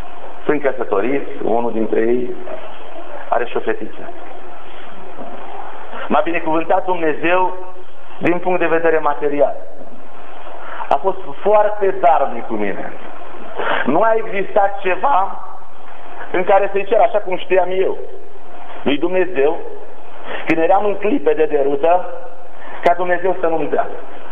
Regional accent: Dolj, Romania; now in Hunedoara, Romania; Eu sunt de la Unedoara. Dar nu m-am născut la Unedoara. M-am născut undeva în partea de sud a țării, în Oltenia, la vreo 17 km sud de Filiaș. Într-o familie de oameni săraci.

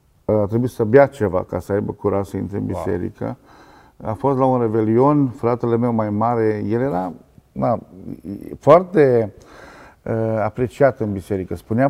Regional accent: Glimboca, Caraș-Severin, Romania; Am crescut la Glimboca. Tata de origine este moldovean.

